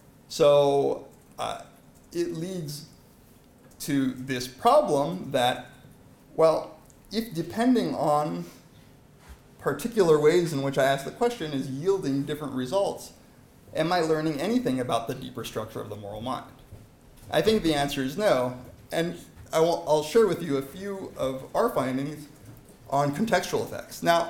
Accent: United States; when I realized as a young child growing up in America, what Hiroshima and Nagasaki really were

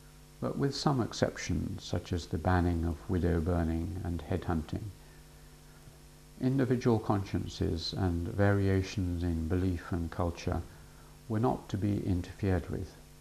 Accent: United States; There are things you cannot do to your fellow countrymen, at least as an American.

